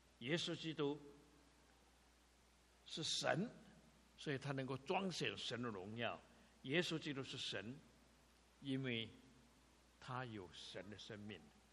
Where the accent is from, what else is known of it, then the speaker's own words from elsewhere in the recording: China; 就是我们中国人有四千年、五千年的文化历史，都讲不清楚世界是怎么来的。